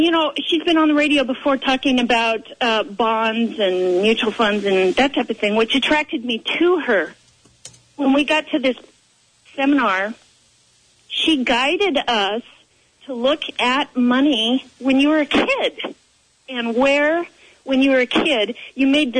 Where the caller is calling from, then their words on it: Fall City, Washington, United States; I'm in Falls City right now.